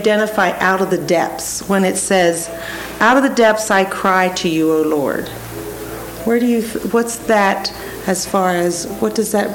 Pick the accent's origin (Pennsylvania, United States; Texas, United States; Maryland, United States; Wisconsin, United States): Maryland, United States; Ellicott City; I come from the East Coast, from Ellicott City, Maryland, which is on the Baltimore-Washington corridor